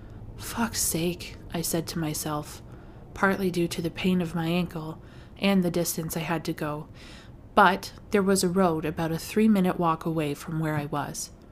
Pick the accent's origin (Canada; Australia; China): Canada